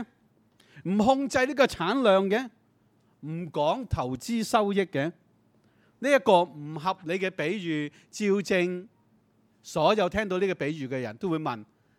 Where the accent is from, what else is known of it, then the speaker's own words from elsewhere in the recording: Yuen Long, Hong Kong; 我在元朗长大的，住在大旗岭的地方。以前一推开道门就对着一大片的农田